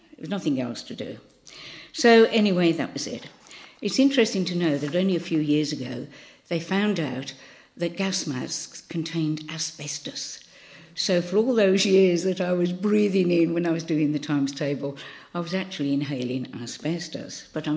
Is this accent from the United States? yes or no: no; Birmingham, West Midlands, United Kingdom; I was born in Aston, Birmingham. Aston was a part of Birmingham that was the slum area.